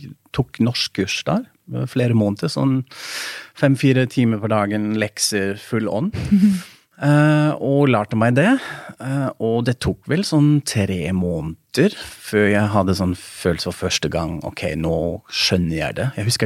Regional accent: Germany; Norwegian is a second language; jeg fant ut ganske fort at som tysker kan man også bløffe seg gjennom på norsk

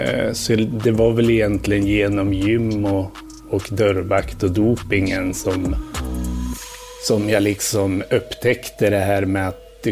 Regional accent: Njurunda, Västernorrland County, Sweden; Jag var en typisk hockeykille. Jag växte upp i Njurunda utanför Sundsvall.

